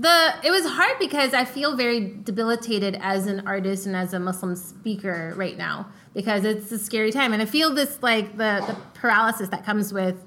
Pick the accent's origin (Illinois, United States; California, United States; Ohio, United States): California, United States; I said I was from California.